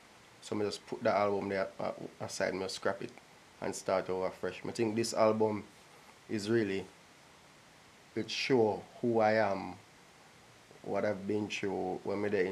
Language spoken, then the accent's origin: English; Jamaica; Because I'm a Jamaican. And that's what I'm selling.